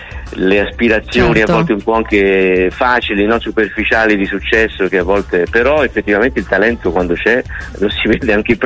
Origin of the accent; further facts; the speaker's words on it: Tuscany, Italy; io da toscano, ormai conoscitore delle Marche